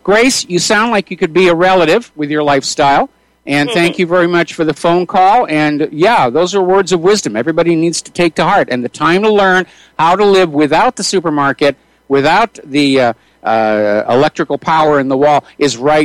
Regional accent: New Hampshire, United States; The lifestyle that you're describing, that's what I grew up with in New Hampshire. We did the same thing. We had the gardens, the chickens, turkeys, a couple of geese, had our own cows, and so forth and so on.

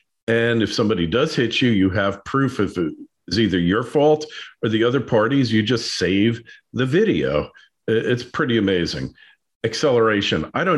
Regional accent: New Jersey, United States; now in Florida, United States; Growing up in New Jersey, you always had to have an attendant fill your car because you were not smart enough.

